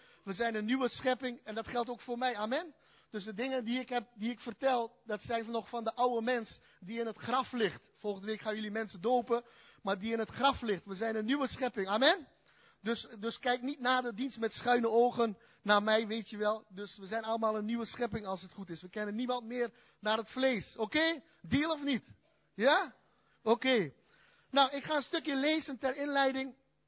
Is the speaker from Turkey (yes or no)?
yes; Hatay, Turkey; Dutch is a second language; now in Netherlands; ik kom uit Turkije. Ik ben ook geboren uit Turkije en ik kom uit de streek, voor degenen die dat kennen, aan de grens van Syrië, waar ook Antiochië is uit de Bijbel.